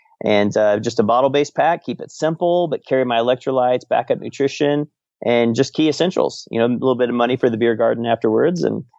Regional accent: Kansas, United States; I grew up in Kansas originally, and clay back there is everywhere, and there's a lot of mud everywhere, and some of it's reddish orange.

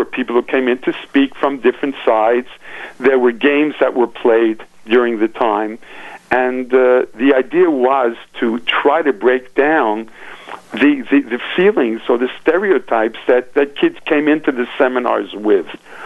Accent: United States; I mean, I grew up in America, and I saw how you can respect one another

